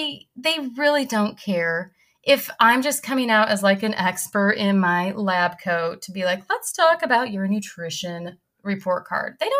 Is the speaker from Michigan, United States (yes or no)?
yes; Michigan, United States; I'm natively from Michigan, and that's not really a state that is like a hot spot for eating disorder treatment.